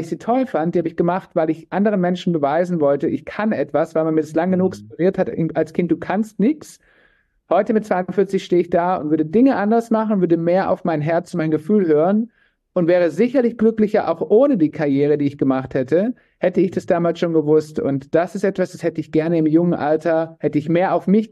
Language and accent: German; Munich, Bavaria, Germany; Also nee, von München.